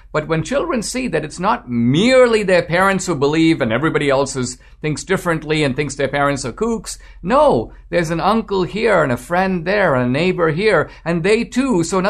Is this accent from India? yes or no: yes; India; in India, so I was part of a small Christian minority in India. My family is originally from Goa, which was a Portuguese colony.